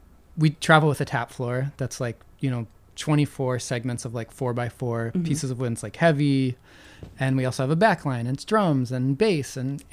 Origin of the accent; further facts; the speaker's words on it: United States; I'm American